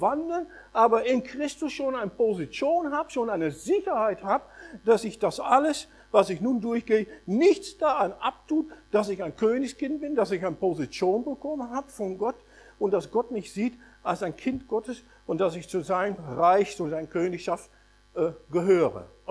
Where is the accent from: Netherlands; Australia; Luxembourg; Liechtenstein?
Netherlands; ich komme aus Holland, ich bin aber kein Fan von königlichen Häusern.